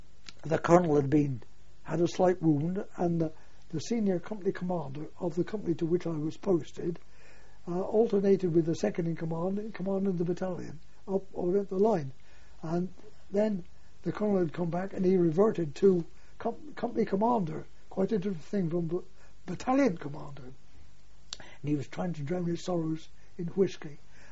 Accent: Bristol, South West England, United Kingdom; I said, "I come from Bristol."

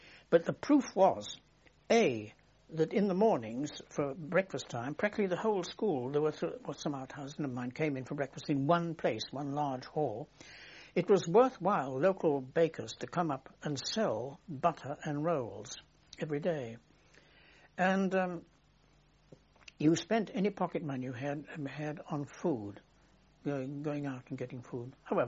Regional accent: Clifton, East Midlands, United Kingdom; born there; I was born on January the 28th, 1898, at Clifton Vicarage, near Ashburn, in Derbyshire. And my father was the vicar there.

